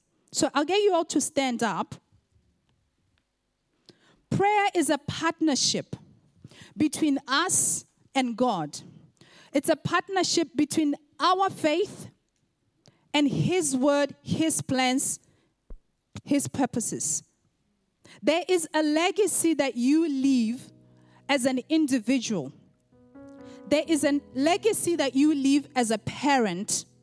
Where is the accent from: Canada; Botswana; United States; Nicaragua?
Botswana; I was in my home country, Botswana, and I was in a church, and I was heavily pregnant.